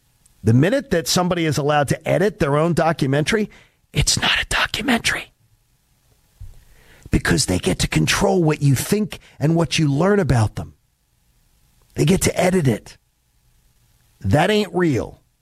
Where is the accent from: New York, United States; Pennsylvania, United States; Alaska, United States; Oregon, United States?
Pennsylvania, United States; Broomall; born or raised there